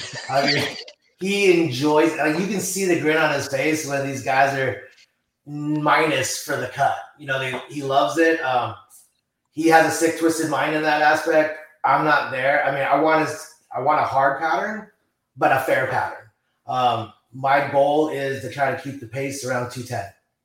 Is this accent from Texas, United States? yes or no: no; Tempe, Arizona, United States; Born and raised in Tempe, Arizona native.